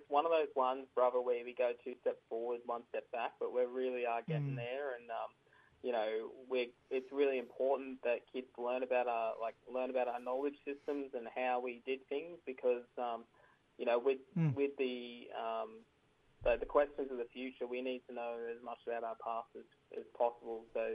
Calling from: Port Macquarie, New South Wales, Australia

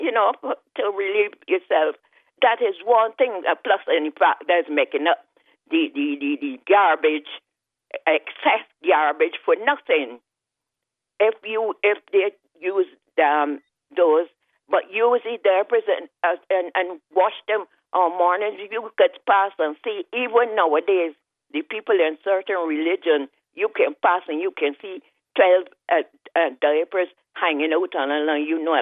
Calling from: Caveville, Saint Michael, Barbados; Number 24, Dunder Park, Caveville, St. Michael.

